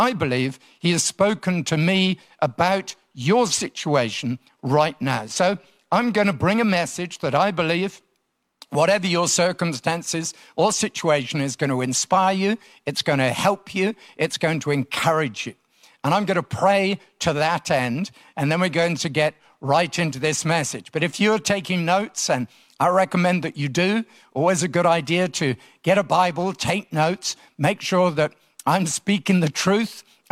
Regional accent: Salisbury, South West England, United Kingdom; moved away as an adult; also born or lived in Nottingham; now in Sydney, Australia; I'm actually, as you can tell by my accent, originally from England. First half of my life, I lived in England, down in the south near Salisbury and then in Nottingham. And for the last 30 years, have been based here in Sydney, Australia

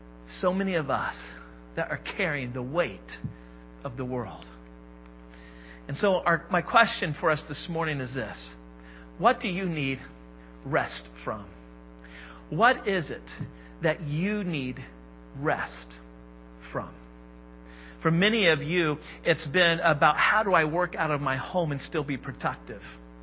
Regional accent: Modoc, Indiana, United States; You know, many of you I know that I grew up in Modoc, Indiana, middle of nowhere. Modoc has a population of like 200 people when I lived near there.

